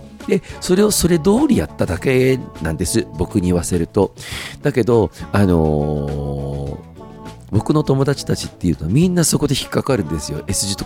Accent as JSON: {"language": "Japanese", "town": "Kawaguchi", "region": "Saitama", "country": "Japan", "tie": "born or raised there", "said": "僕のその、生まれ育ったところ、まあ、埼玉県の川口というところなんですけれども"}